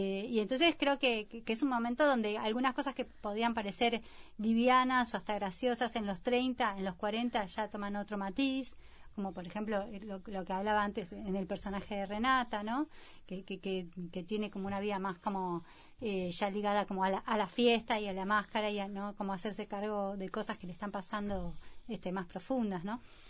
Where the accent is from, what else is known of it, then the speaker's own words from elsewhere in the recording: Buenos Aires, Argentina; yo me crié en Buenos Aires, entonces en Buenos Aires aprendí a bailar tango